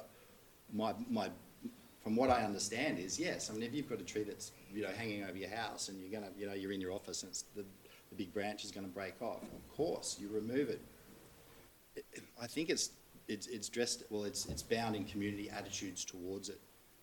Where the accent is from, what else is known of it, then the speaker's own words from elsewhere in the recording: New South Wales, Australia; moved away as an adult; So I'd like to go back to when I finished my high school and before I went to university and I moved from the Northern Rivers to Sydney.